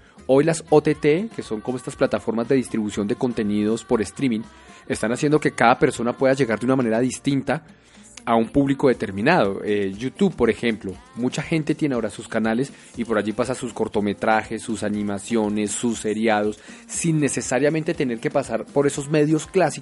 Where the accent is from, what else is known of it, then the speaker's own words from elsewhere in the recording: Colombia; esa historia que a nosotros nos marcó como colombianos o como suramericanos.